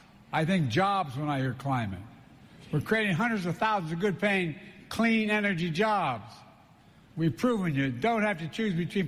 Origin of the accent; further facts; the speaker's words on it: Wilmington, Delaware, United States; To my hometown mayor, John Carney. John, where are you? Out there? Wilmington, Delaware.